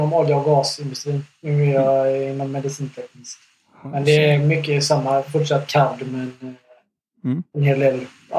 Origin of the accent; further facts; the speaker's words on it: Halland County, Sweden; Jag säger alltid att jag är hallänning.